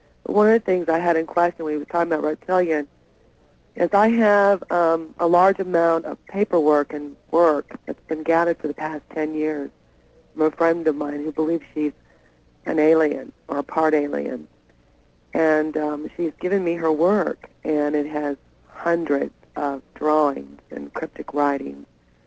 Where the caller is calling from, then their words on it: Oklahoma City, Oklahoma, United States; I'm calling from Oklahoma City.